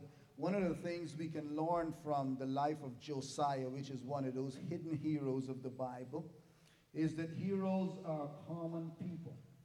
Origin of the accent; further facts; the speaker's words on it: Roatan, Bay Islands, Honduras; from the islands of Honduras called the Bay Islands, Roatan. And that's where I get my English and my accent from.